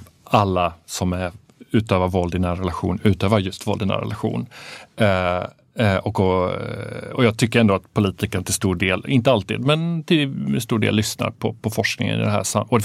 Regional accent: Argentina; jag kommer från från Latinamerika och dels så, från Argentina med en svensk mamma och sen så uppvuxen i frikyrka.

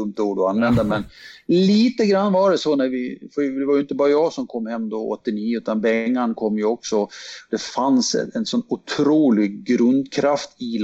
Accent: Slite, Gotland, Sweden; det är faktiskt hemma på Gotland, och specifikt kanske till och med hemma i Slite

